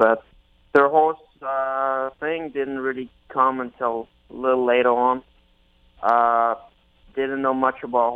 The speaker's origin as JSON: {"language": "English", "town": "Lyon", "region": "Auvergne-Rhône-Alpes", "country": "France", "said": "I'm from Lyon, just a little bit outside Lyon as well."}